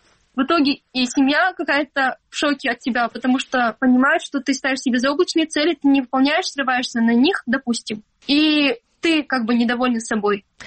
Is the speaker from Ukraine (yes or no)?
yes; Stary Krym, Crimea, Ukraine; Я выросла в Крыму, в маленьком городе, старом Крыму.